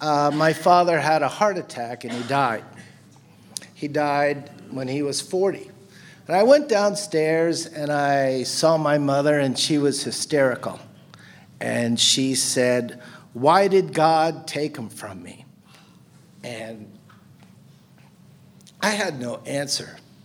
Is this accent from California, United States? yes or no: yes; California, United States; You know, I come from California, the San Francisco Bay Area, like Jerry.